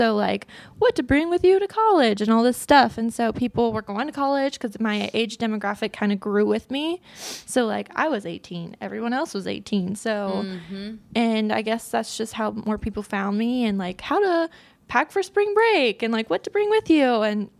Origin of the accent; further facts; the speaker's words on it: Kentucky, United States; I'm from Kentucky.